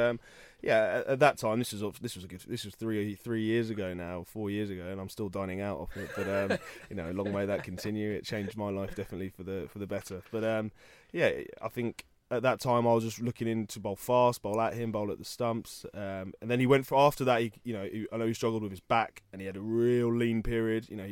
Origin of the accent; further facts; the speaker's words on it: England, United Kingdom; we're English